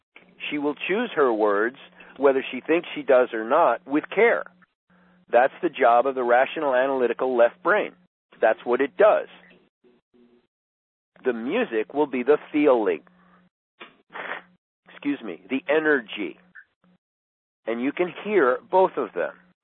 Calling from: Charlottesville, Virginia, United States; Yeah, I'm calling you from Charlottesville.

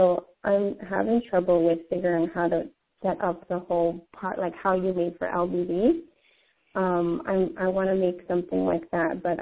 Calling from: Hawaii, United States; I'm actually from Hawaii.

